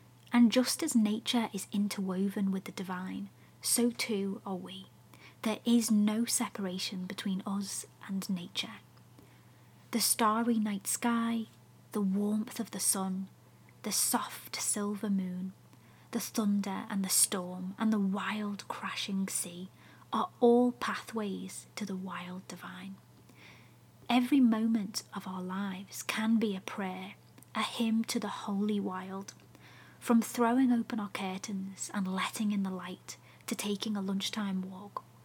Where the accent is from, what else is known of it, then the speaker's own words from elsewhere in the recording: Liverpool, North West England, United Kingdom; Born and raised in Liverpool, many of my relatives sailed across the Irish Sea during the potato famine, settling in and around Merseyside, and I'm sure that this will be a very familiar tale to any fellow Scousers listening right now.